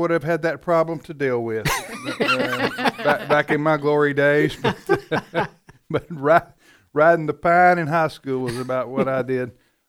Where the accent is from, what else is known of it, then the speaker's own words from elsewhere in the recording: Mississippi, United States; also born or lived in Missouri; Actually, I was born in Missouri but grew up in Mississippi.